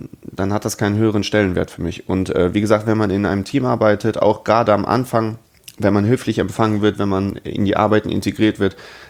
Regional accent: Bochum, North Rhine-Westphalia, Germany; Ich komme ja selber aus Bochum, das heißt, ich habe ja 50 Kilometer immer pro Fahrt, die ich fahren muss

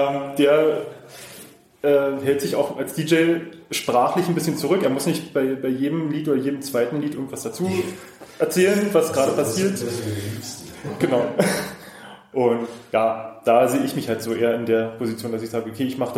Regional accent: Cottbus, Brandenburg, Germany; ich komme aus Cottbus. Ich bin 32 Jahre alt und seit Anfang des Jahres offiziell unterwegs als … in der Region.

